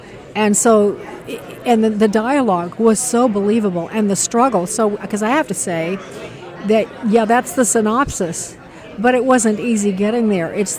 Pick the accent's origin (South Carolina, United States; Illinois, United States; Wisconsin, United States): Illinois, United States; Chicago; I'm from Chicago, so Cabrini was a familiar. We have Cabrini Green used to be our projects.